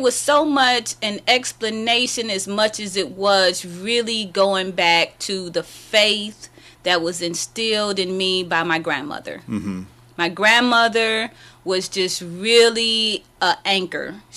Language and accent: English; Detroit, Michigan, United States; I was born and raised pretty much in Detroit, on the east side, in the projects, you know, but I don't remember that as being a bad thing, because I was a child and my grandmother took very good care of me.